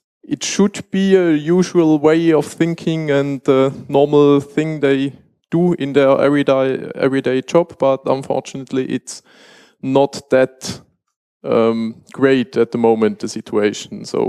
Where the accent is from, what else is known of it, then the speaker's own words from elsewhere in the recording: Switzerland; I'm from Switzerland